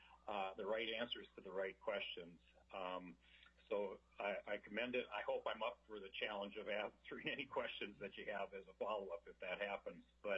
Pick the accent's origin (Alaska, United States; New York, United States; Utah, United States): Alaska, United States; Fairbanks; I'm from Fairbanks